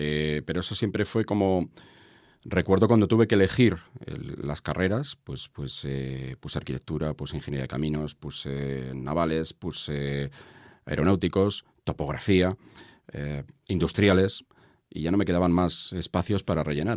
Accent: Madrid, Community of Madrid, Spain; No, me trasladé, o sea, es decir, viví 2 años en Chamberí y luego me trasladé a la zona norte de Madrid y era una... donde yo vivía, el bloque con mis padres, la casa era la última que había en Madrid, pero yo saltaba una valla y era campo

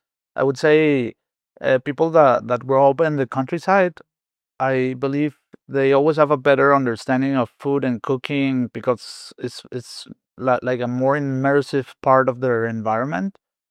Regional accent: Venezuela; I'm like a mixture of cultures. My mother is Spanish, my father is German, and I was born and I grew up in Venezuela.

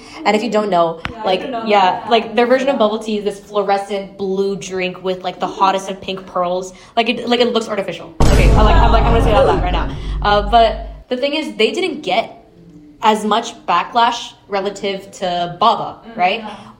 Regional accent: Philippines; Like, I'm Filipino and you're Japanese. We're not the same Asian, but many times people think we are, if that makes sense.

